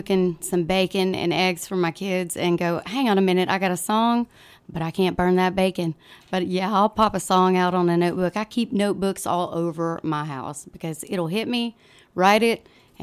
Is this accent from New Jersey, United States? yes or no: no; Arkansas, United States; I drove through Arkansas, my home state.